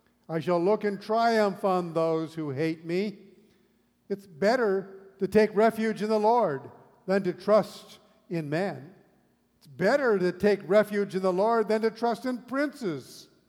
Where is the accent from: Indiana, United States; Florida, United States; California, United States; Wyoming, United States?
California, United States; I grew up in California. I called my wife last week.